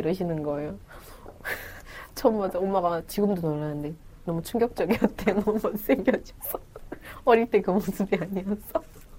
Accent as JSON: {"language": "Korean", "country": "North Korea", "tie": "born or raised there", "lives_now": "South Korea", "said": "저는 어머니 없이 7년 살면서 또 아버지 없이 2년 살면서"}